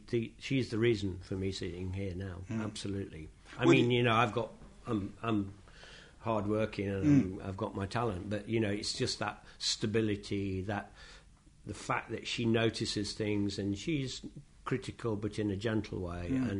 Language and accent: English; United Kingdom; he selected one from Italy, one from France, and one from Britain, and I was the one from Britain.